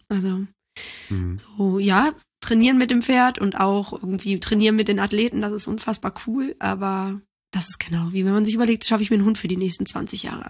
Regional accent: Neuss, North Rhine-Westphalia, Germany; Okay, ich bin in Neuss groß geworden, wo meine Eltern auch immer noch leben und ich liebe Neuss.

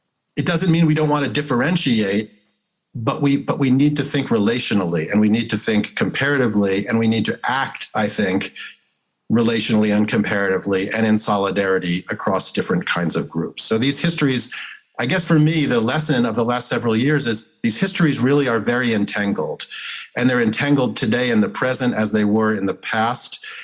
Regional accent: United States; but I'm white and I'm an American citizen.

